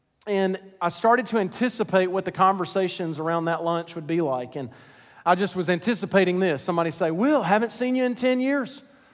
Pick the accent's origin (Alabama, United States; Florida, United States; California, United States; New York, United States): Alabama, United States; Scottsboro; we drove several hours to my hometown of Scottsboro, Alabama.